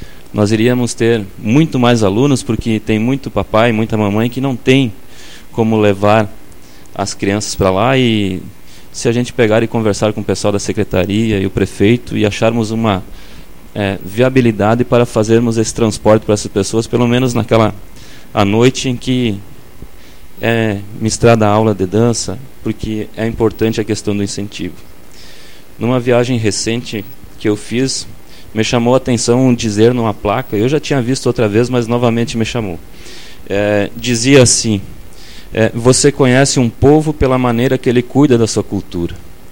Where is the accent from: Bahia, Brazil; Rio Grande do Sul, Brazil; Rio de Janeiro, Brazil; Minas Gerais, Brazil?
Rio Grande do Sul, Brazil; E nós somos gaúchos, sim, acima de qualquer outra, precisamos manter e cultivar a nossa tradição.